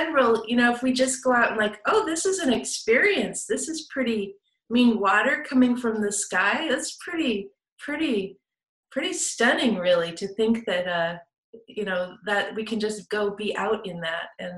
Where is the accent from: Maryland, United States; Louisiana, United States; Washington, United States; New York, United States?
Washington, United States; Seattle; now in Oregon, United States; Well, I grew up in Seattle, which is not, you know, wasn't a very big city at that time.